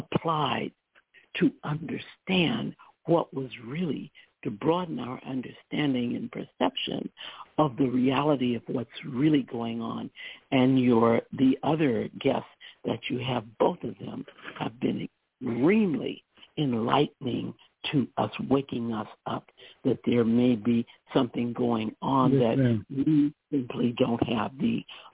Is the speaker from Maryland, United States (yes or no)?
no; New York, United States; Yes, it's … I'm from the New York area, and I'm very grateful.